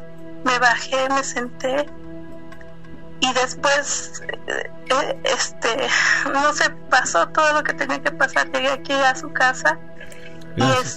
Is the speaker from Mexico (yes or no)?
yes; Veracruz, Mexico; yo soy de Veracruz, fui a un pueblito del estado de Puebla